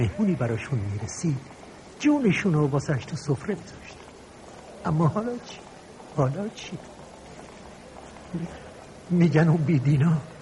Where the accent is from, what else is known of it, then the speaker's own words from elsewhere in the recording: Khorramshahr, Khuzestan, Iran; خرمشهر، زادگاه من، وطن معلوف من، اونجایی که درختای نخل با هم حرف میزدن، قشنگی زندگی رو به هم نشون میدادن.